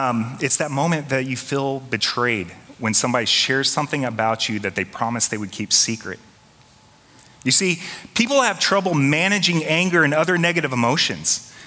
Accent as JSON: {"language": "English", "region": "Minnesota", "country": "United States", "said": "I'm from Minnesota. I love snow. I even say it funny, snow, Minnesota."}